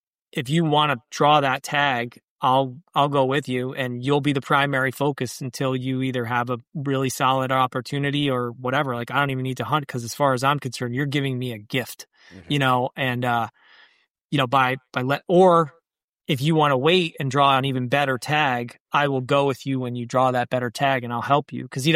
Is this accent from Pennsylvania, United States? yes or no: no; New York, United States; And I have access to some real good sized farms here in New York.